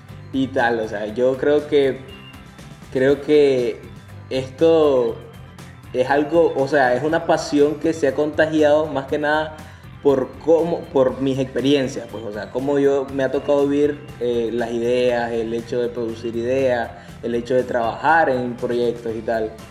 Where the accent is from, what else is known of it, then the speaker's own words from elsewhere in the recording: Nicaragua; Lo que pasa es que acá en Nicaragua, pues en mi país, la industria musical no es algo, pues, de mayor potencia.